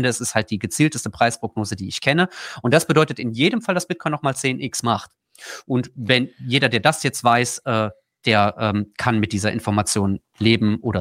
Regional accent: Austria; Und ich sehe als Österreicher grundsätzlich einen kausalen Effekt dazu.

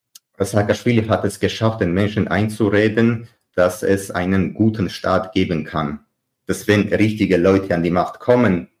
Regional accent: Germany; now in Georgia; aber ich bin ja ein Deutscher, nicht georgischen Pass.

